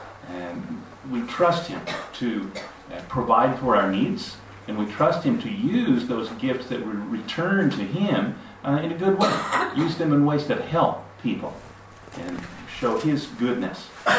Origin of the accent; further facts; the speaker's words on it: United States; now in Japan; research about attitudes that people in the U.S. have about giving. Sorry to talk about my own country, my home country here so much.